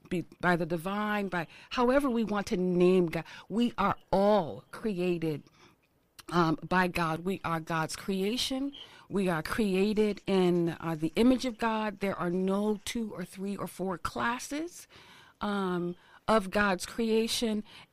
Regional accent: Newark, New Jersey, United States; it was a little difficult for me growing up in Newark

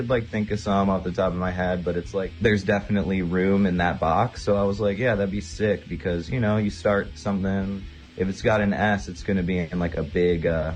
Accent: Cleveland, Ohio, United States; Yeah. So I'm from Cleveland, and then I actually started toying with the idea.

